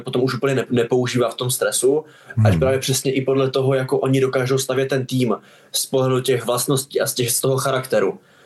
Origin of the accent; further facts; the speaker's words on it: Ostrava, Moravian-Silesian Region, Czechia; moved away as an adult; Dá se říct, že já jsem vlastně celý život byl v Ostravě